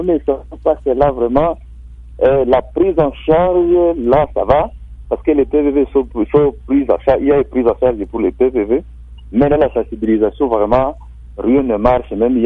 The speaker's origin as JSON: {"language": "French", "town": "Butembo", "region": "North Kivu", "country": "DR Congo", "said": "de Boutembo, coordinateur et de groupe en décidant de Boutembo"}